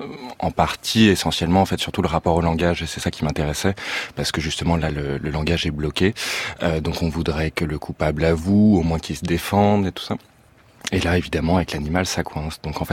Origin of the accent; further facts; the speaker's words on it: Paris, Île-de-France, France; moi, je viens de Paris, je suis hyper urbain, peut-être un peu néo-rural aussi, je sais pas.